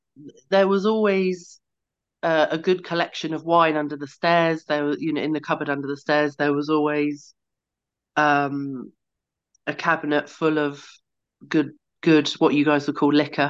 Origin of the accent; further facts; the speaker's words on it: East of England, United Kingdom; I'm in Hertfordshire in England.